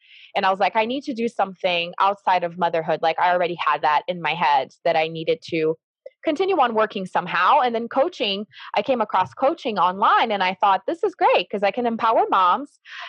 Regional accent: Brazil; because I'm from Brazil and I started tutoring my friends from school

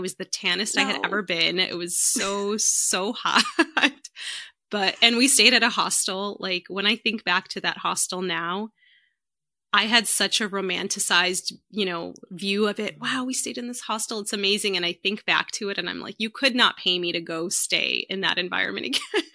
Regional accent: Chicago, Illinois, United States; born there; I am a Pakistani woman. I was born in Chicago, but raised, you know, in a Pakistani household.

